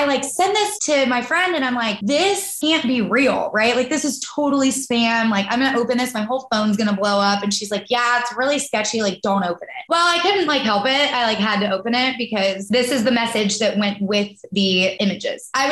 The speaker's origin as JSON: {"language": "English", "region": "the South", "country": "United States", "tie": "born or raised there", "said": "kind of both growing up in the South and things like"}